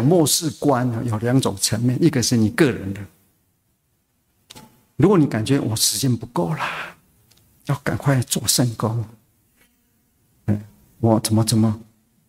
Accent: Taichung, Taiwan; moved away; 我是在台中教会长大，出国之前我是台中教会，

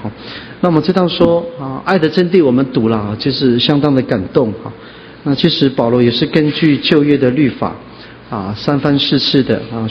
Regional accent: China; 我们中国人啊常常提到一个观念

